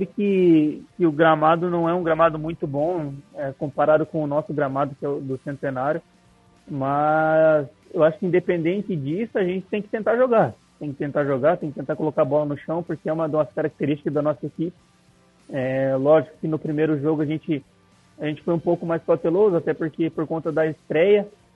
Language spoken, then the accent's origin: Portuguese; Pato Branco, Paraná, Brazil; Eu sou natural de Pato Branco, no Paraná.